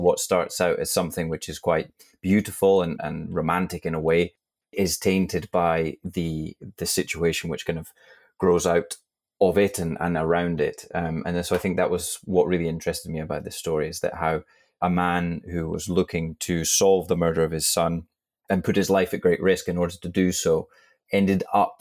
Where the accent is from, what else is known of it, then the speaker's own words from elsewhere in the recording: Scotland, United Kingdom; I'm the author of the piece you're about to listen to. I'm a Scottish writer.